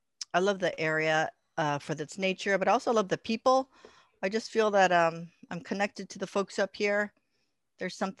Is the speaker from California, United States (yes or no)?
yes; Los Angeles, California, United States; Well, I grew up in Los Angeles and I went to San Francisco to do my graduate work